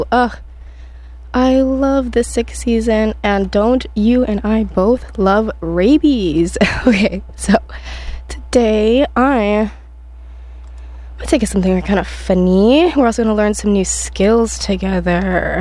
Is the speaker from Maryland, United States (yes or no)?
yes; Maryland, United States; Maybe it's because I'm from Maryland.